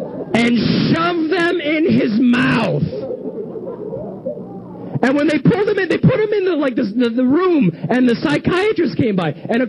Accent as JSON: {"language": "English", "country": "United Kingdom", "said": "I'm British, which is cool."}